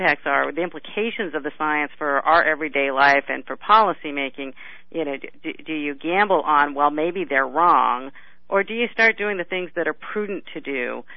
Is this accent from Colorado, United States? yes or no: yes; Colorado, United States; I grew up in Colorado. I just came back from North Dakota.